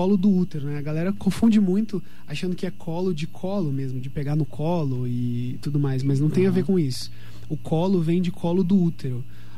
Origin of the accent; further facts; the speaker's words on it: Curitiba, Paraná, Brazil; Eu sou natural de Curitiba.